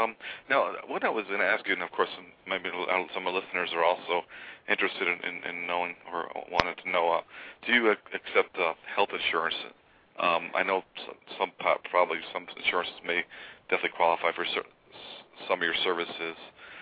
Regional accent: New York, United States; now in Warren, United States; I'm originally from New York. I'm actually in Warren, Michigan right now myself

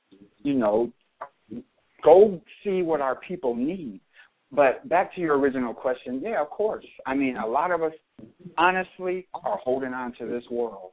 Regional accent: Seattle, Washington, United States; well, I was born and raised in Seattle. Don't have no formal education.

